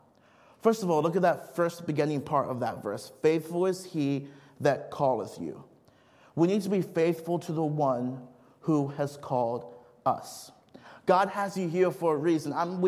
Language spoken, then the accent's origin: English; Minnesota, United States; As some of you probably know, I grew up in Minnesota, and I am a diehard Minnesota sports fan.